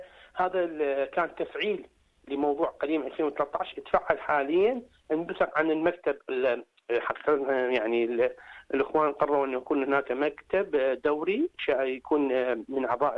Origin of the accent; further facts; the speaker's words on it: Iraq; now in Australia; احنا عراقيين احنا اول واخير عراقيين